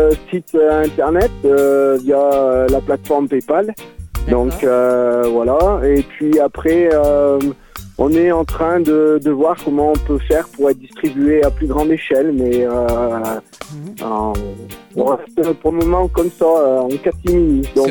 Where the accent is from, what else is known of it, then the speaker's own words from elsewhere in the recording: Saint-Étienne, Auvergne-Rhône-Alpes, France; on est comme … on est de Saint-Etienne.